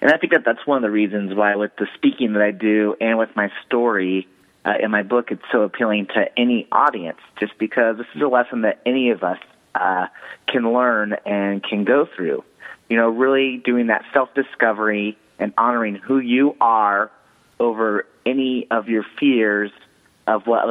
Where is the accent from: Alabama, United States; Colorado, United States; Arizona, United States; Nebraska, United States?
Nebraska, United States; In the country where I lived growing up in Nebraska, we had a pool in our backyard.